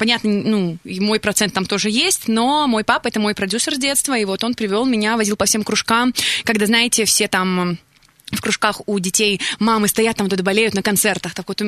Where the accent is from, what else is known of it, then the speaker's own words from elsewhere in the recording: Belarus; я стала ведущей, ведущей в Беларуси, я сама из Беларуси.